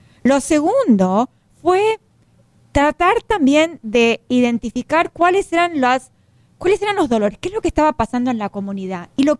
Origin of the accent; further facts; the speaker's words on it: Argentina; Porque yo soy argentina, tú eres mexicano, pero acá somos